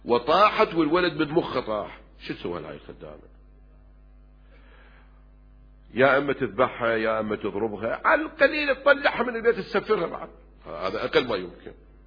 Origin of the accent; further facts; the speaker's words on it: Kuwait; الحين هاي عندنا بالكويت أكثر البيوت عندهم خدامات